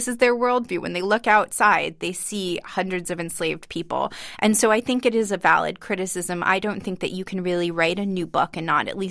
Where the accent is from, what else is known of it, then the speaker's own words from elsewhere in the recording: Los Angeles, California, United States; You know, I grew up in L.A. and then I lived in San Francisco for a few years. And I think about myself as a Californian in the way that I was raised with our history.